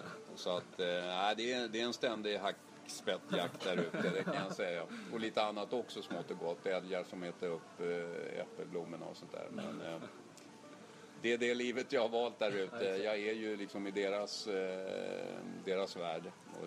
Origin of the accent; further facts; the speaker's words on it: Kalmar, Kalmar County, Sweden; born there; ni vet ju att jag är född i Kalmar. Så jag har ett favoritlag i kroppen och det är Kalmar AIK där min far spelade och vi växte upp och allt det där. Nej, men jag är uppväxt i Djurgården.